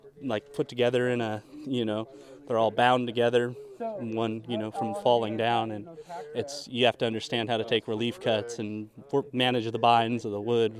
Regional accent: Mariposa, California, United States; I'm from Mariposa.

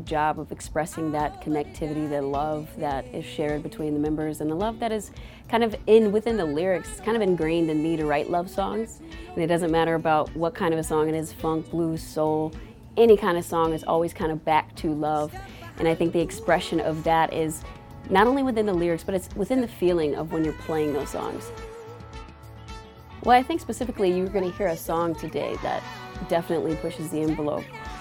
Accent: South Carolina, United States; born there; So I was born in South Carolina, picking up pecans for work, you know, I was poor, you know, so everything that I do really does go back to my Southern roots

